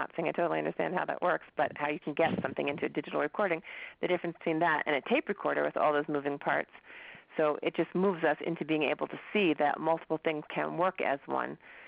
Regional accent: United States; So as an American, as a woman in America, as somebody who was raised in the 70s by the parents that I was raised

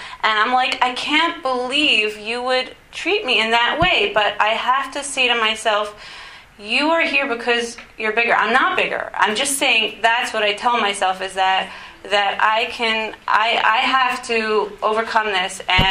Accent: Houston, Texas, United States; I'm from Houston.

